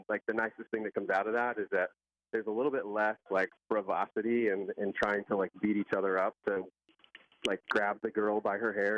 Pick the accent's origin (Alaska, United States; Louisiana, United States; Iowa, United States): Iowa, United States; I'm from Iowa. I'm from the Midwest, as yourself.